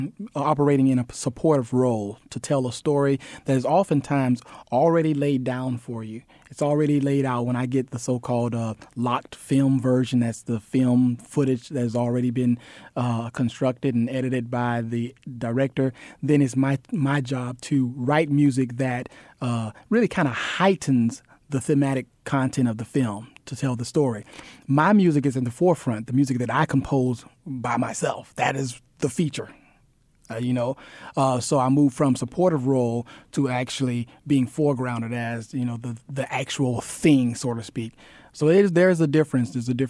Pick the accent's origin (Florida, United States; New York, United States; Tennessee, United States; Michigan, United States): Florida, United States; Lake Worth; We grew up singing gospel music, and we had a family group, and we toured the southeast coast. I'm from Florida. I'm from Lake Worth, Florida, southeast Florida, and we just toured.